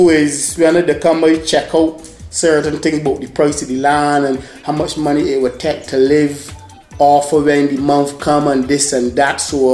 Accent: Barbados; Barbados. Little Barbados.

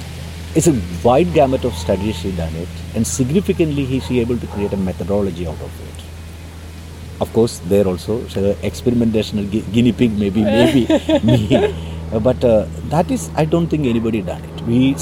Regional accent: Kerala, India; And I come from Kerala, where it's like our upbringing is a rational, reasonable, left-wing, argumentative.

